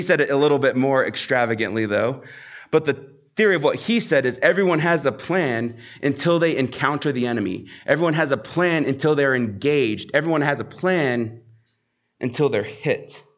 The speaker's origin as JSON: {"language": "English", "region": "Colorado", "country": "United States", "tie": "born or raised there", "said": "I'm a small town boy. So I grew up in Southeast Colorado."}